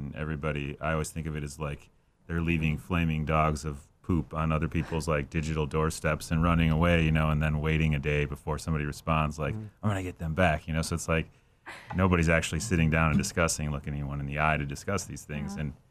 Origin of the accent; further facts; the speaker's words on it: Illinois, United States; I grew up in the suburbs of Chicago.